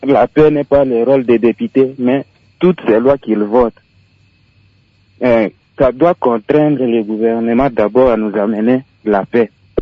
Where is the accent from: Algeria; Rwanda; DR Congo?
DR Congo; East; chez nous à l'Est